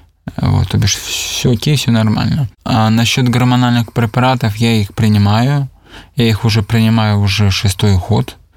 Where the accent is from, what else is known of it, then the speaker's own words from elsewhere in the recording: Ulan-Ude, Buryatia, Russia; now in Minsk, Belarus; я родом из Улан-Удэ